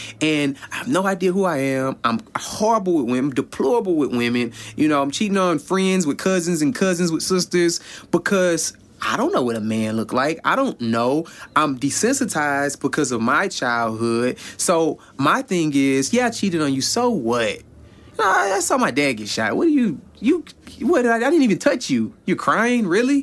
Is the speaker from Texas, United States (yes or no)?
yes; Houston, Texas, United States; I grew up in South Park, Houston, Texas. Your typical low income, project housing, low graduation rate type neighborhood.